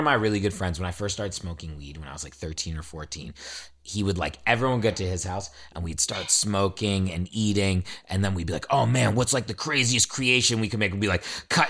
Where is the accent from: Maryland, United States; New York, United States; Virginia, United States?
Virginia, United States; I grew up in Virginia. We had like P.F. Chang's and like Chili's.